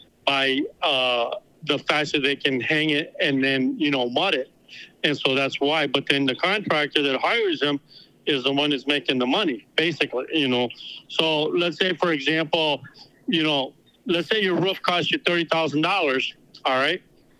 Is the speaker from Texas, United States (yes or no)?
yes; Texas, United States; because I'm from Texas, you know, our Spanish is a little bit different slang than what it is from Mexico.